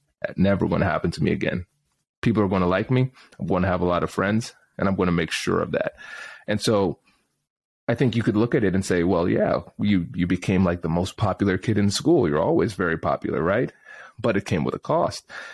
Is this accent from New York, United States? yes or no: no; Tiffin, Ohio, United States; growing up in Tiffin, Ohio, as a black man, a black male, growing up in Tiffin, Ohio, there were challenges because most people did not look like me. My family's from the Caribbean originally.